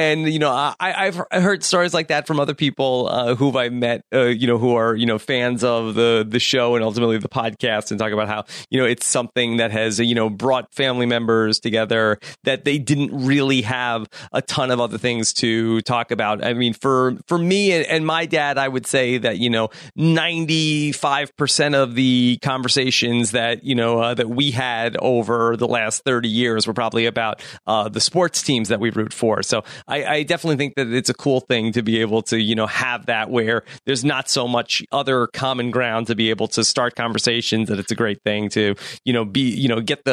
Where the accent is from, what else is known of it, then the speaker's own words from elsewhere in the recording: Long Island, New York, United States; I grew up on Long Island, so this is all super foreign to me.